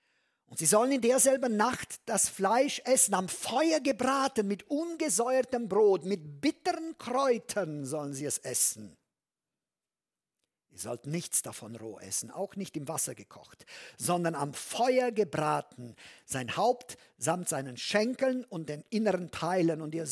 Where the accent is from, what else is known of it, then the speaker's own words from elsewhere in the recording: Transylvania, Romania; Ich erinnere mich als Kind, da konnte ich nie dabei sein bei so einer Schlachtung. Bei uns in Siebenbürgen in Rumänien war es üblich, an Ostern